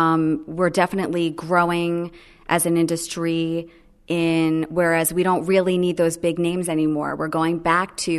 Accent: Lincroft, New Jersey, United States; So I grew up in Lincroft here in Monmouth County

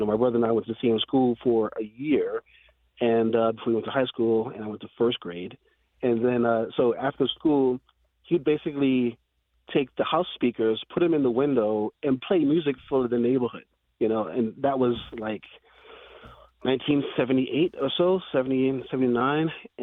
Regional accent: Brooklyn, New York, United States; So I was raised in Brooklyn, East New York, Brooklyn, which is kind of the border between Brooklyn and Queens.

